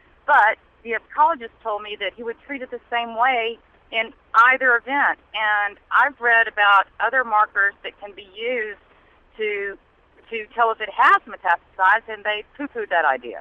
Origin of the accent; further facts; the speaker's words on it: Shreveport, Louisiana, United States; I'm from Shreveport, Louisiana.